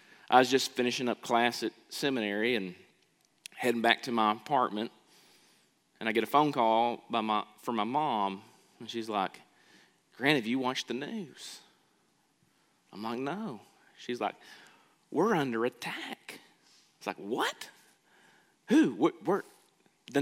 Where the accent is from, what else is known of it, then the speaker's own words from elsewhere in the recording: United States; Because I'm a citizen of the United States. Because I'm an American.